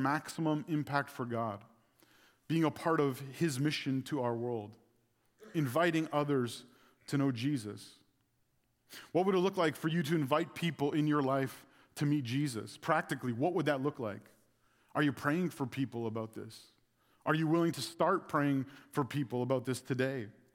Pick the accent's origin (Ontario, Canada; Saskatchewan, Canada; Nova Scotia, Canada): Ontario, Canada; I was growing up in this Alliance Church I grew up at in Ontario.